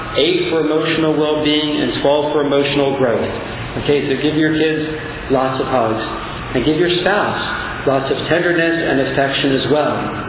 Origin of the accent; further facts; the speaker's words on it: Philadelphia, Pennsylvania, United States; I'm from Philadelphia, so it's really the city of brotherly shove, right?